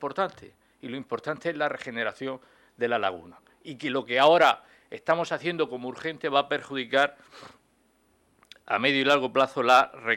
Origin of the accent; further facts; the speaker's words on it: Region of Murcia, Spain; yo como murciano y también como diputado, he sentido vergüenza, indignación y rabia